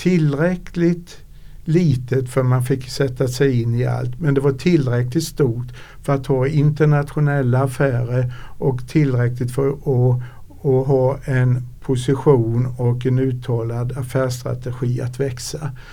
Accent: Nybro, Kalmar County, Sweden; jag är uppvuxen i Nybro

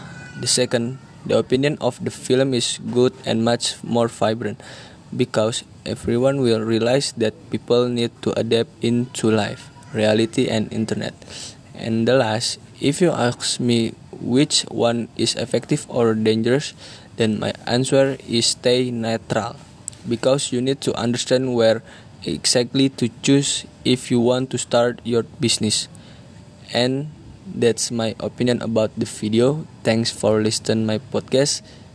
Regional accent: Jakarta, Indonesia; English is a second language; I'm from Jakarta and I college in Indonesian Education University Program Management.

